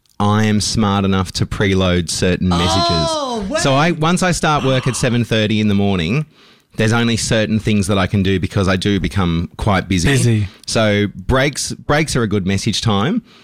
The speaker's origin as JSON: {"language": "English", "town": "Sydney", "region": "New South Wales", "country": "Australia", "tie": "born or raised there", "also_born_or_lived": "Melbourne", "lives_now": "Queensland, Australia", "said": "So I'm born and raised in Western Sydney."}